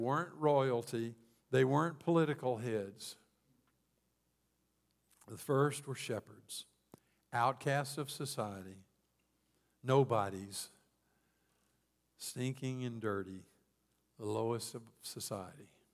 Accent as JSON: {"language": "English", "region": "Mississippi", "country": "United States", "tie": "born or raised there", "said": "I mean, I grew up in Mississippi in a little bitty podunk town."}